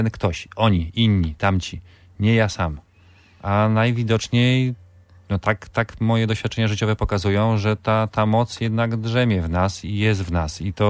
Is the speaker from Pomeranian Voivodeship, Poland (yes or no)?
yes; Gdańsk, Pomeranian Voivodeship, Poland; ja jestem prosty chłopak z Zaspy.